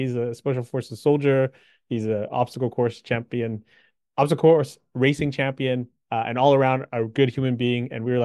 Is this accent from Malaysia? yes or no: no; Canada; I was born and raised in Canada, and Conrad grew up in Denver, Colorado.